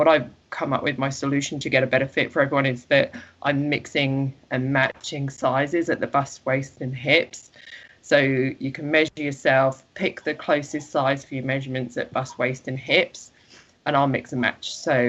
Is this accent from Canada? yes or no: no; England, United Kingdom; moved away as an adult; now in Canberra, Australia; No, I'm from England and I moved to Australia nearly 10 years ago now, to Canberra.